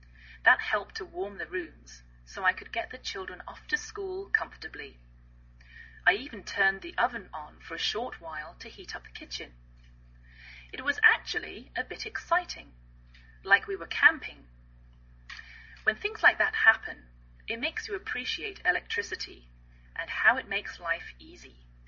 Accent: England, United Kingdom; now in United States

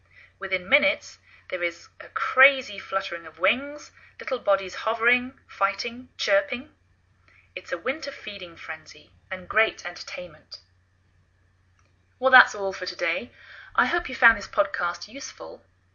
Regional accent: England, United Kingdom; now in United States

